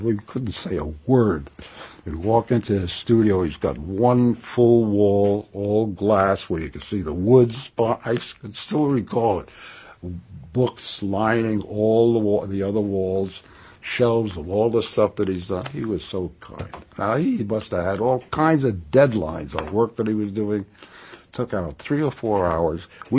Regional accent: Brooklyn, New York, United States; Now, I'm coming from Brooklyn, from East New York.

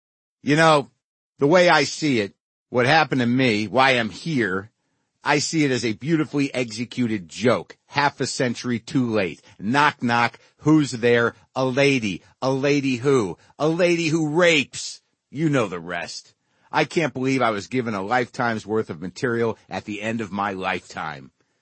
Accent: New Mexico, United States; born there; moved away as an adult; also born or lived in Boston; now in Springfield, United States; I was born in New Mexico and moved to Boston when I was 25, not for comedy, but for a girl.

